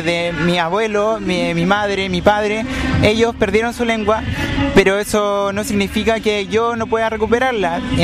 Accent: Santiago, Santiago Metropolitan Region, Chile; born there; yo soy mapuche aymara, nací en Santiago, estudio medicina en Santiago, voy en quinto año

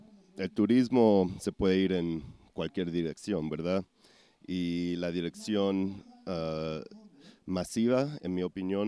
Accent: United States; vengo de los Estados Unidos.

